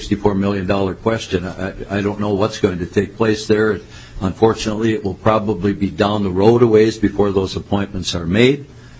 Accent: Minnesota, United States; I'm from Minnesota, and we connect our silos with skywalks, like downtown Minneapolis and St. Paul.

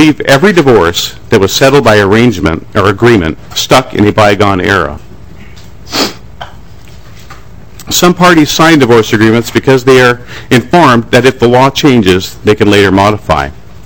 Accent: Marshall, Minnesota, United States; from Marshall, Minnesota.

